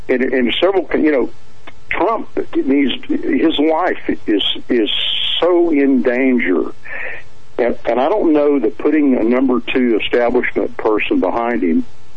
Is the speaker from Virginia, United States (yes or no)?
no; Texas, United States; I'm from Texas, in the Dallas police shooting.